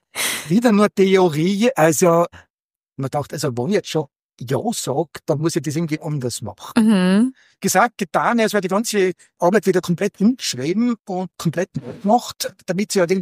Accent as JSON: {"language": "German", "region": "Tyrol", "country": "Austria", "said": "Ich komme aus der Tiroler Provinz mit einer angefangenen Dissertation"}